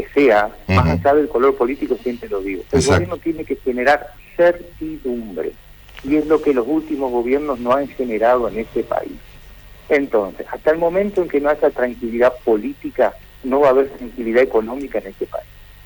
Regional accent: Argentina

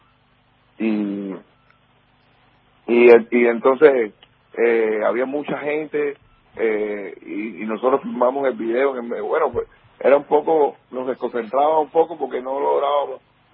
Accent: Cuba; now in United States; toda esta diáspora de cubanos que luego por cuestiones ideológicas y por cuestiones ya de vida reales, ¿no? Emigramos aquí a los Estados Unidos.

